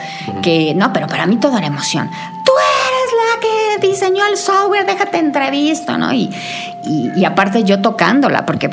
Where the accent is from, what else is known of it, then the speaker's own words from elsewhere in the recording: Mexico; Somos, por ejemplo, como mexicanos muy innovadores